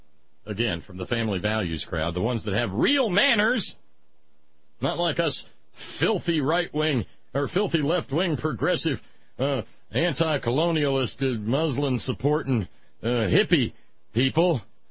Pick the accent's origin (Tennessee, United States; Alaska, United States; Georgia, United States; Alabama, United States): Alabama, United States; y'all know that I was raised in Alabama, and that makes me an Alabama fan